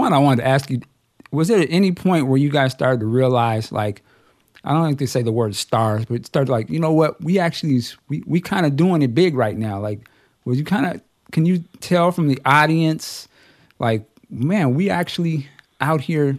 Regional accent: Seattle, Washington, United States; I'm from Seattle, so we didn't hear nothing about you guys' music.

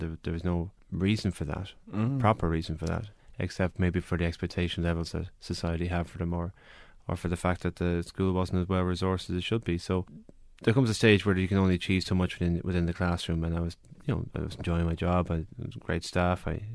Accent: Malahide, Leinster, Ireland; I'm originally from Malahide

